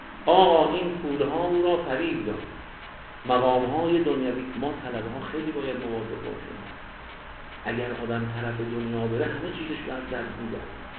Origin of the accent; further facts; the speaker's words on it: Iran; ما ایرانی هستیم